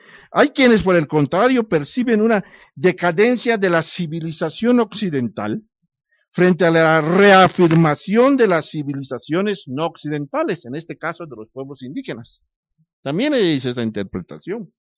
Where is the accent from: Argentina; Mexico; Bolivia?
Mexico